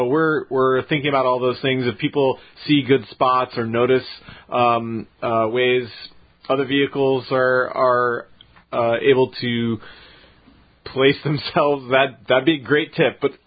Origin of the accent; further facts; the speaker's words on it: United States; And relax. I'm from Washington.